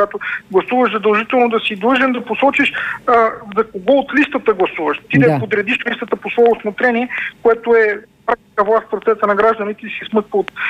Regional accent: Vidin, Vidin Province, Bulgaria; понеже съм от Видин, там познавам района си много добре.

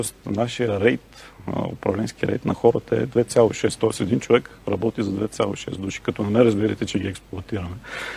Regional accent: Sofia, Sofia City, Bulgaria; На 40 години съм от София.

